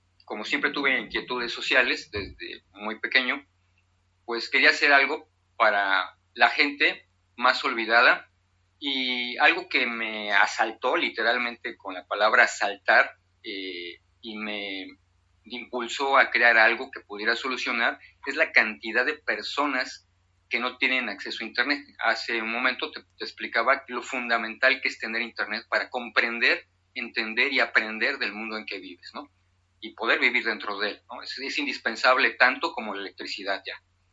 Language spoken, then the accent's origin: Spanish; Mexico; también me siento muy, muy mexicano, muy orgulloso de mis culturas precolombinas